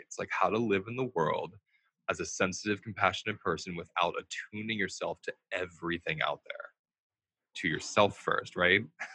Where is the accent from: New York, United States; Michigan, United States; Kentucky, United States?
New York, United States; New York City; like I'm a New Yorker